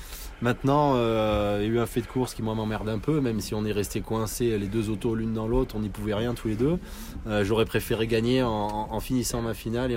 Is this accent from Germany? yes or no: no; Nice, Provence-Alpes-Côte d'Azur, France; born there; Depuis toujours, j'y habite. Je suis né à Nice.